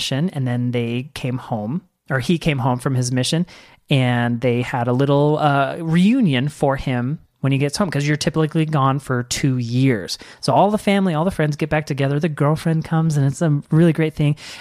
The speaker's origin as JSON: {"language": "English", "region": "Washington", "country": "United States", "said": "So I was from Washington and I drove all the way to Utah to come see his homecoming."}